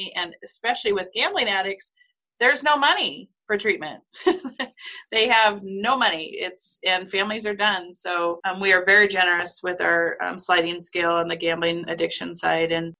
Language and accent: English; California, United States; We grew up in California and our summer vacations were in Las Vegas at the Circus Circus.